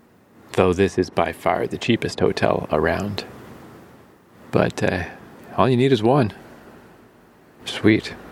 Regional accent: Canada; and I was like, yeah, Canada, man, I'm from Canada.

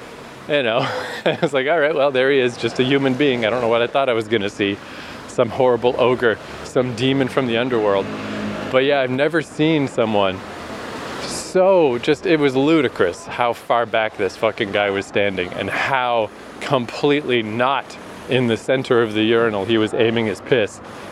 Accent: Canada; I'm Canadian, so I mean, we invented the Hawaiian pizza.

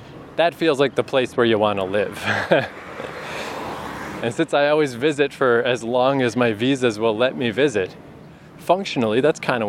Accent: New Brunswick, Canada; But I'm from one of the smaller ones. I'm from New Brunswick, which is between Quebec, which is huge, and Nova Scotia, which is much smaller, but Nova Scotia is still way bigger than New Brunswick.

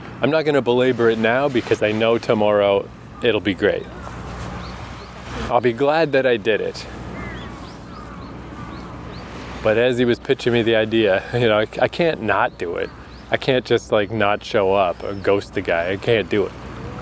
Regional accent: Canada; from Canada. Never been to Chiba before.

